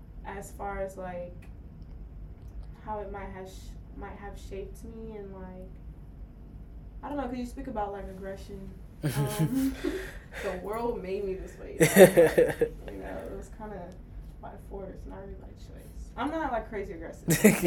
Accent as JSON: {"language": "English", "town": "Inglewood", "region": "California", "country": "United States", "said": "Okay, well … I'm from Inglewood, California."}